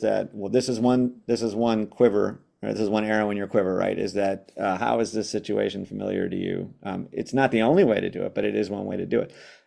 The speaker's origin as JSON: {"language": "English", "town": "Chicago", "region": "Illinois", "country": "United States", "tie": "born or raised there", "said": "when I grew up in South Shore, it was 98% black"}